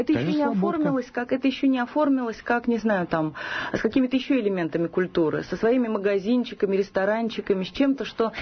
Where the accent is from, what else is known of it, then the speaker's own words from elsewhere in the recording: Saint Petersburg, Russia; now in Moscow, Russia; Кстати, и Москва, и Петербург, конечно, где, откуда я родом, там до сих пор сохранили улицы, названия эти.